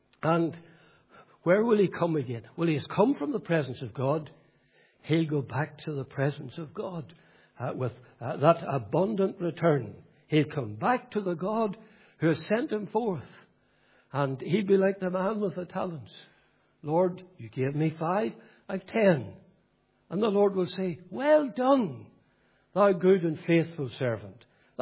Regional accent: Northern Ireland, United Kingdom; Well, I say I grew up in County Fermanagh.

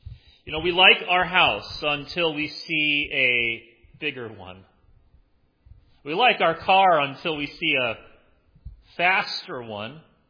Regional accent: Spencer, Indiana, United States; grew up in a town of 3,000 people, Spencer, Indiana.

